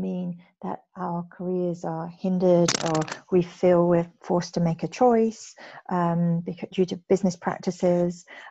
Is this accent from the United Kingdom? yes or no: yes; United Kingdom; moved away as an adult; now in Singapore; I'm British and I'm an expat living in Singapore, and I've been there for 3 years now.